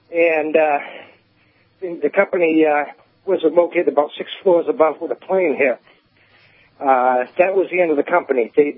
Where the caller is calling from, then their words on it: Hampton, New Hampshire, United States; I was from Hampton area.